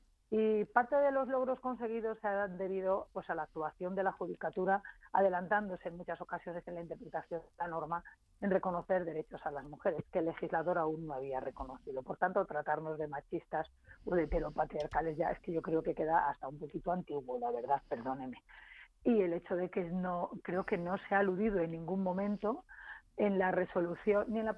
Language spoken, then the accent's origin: Spanish; Palencia, Castile and León, Spain; Mire, yo soy de Palencia, estoy convencida de que en Palencia